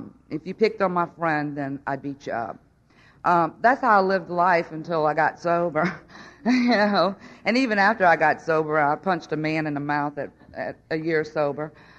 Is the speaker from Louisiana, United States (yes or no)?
yes; Houma, Louisiana, United States; I grew up in Houma, Louisiana. I have two sets of parents.